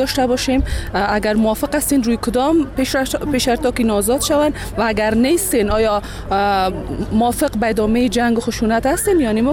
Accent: Baghlan, Afghanistan; از بغلان آمدیم.

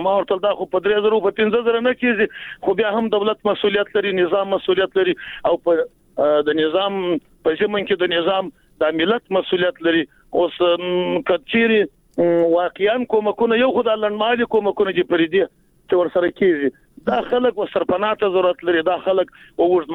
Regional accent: Jowzjan, Afghanistan; موږ خو د جوزجان د ولایت یو، دلته هم سیلونه راغلي دي

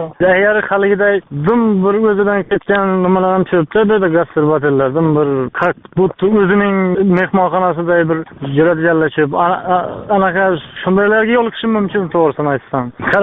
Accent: Tashkent, Uzbekistan; qayerdan deb so'rashganda bizlar aytamiz, siz Toshkentdanmiz deymiz

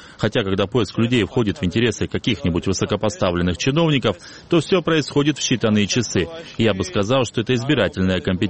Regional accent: Georgia; Вообще, мы, грузины, привыкли к такому.

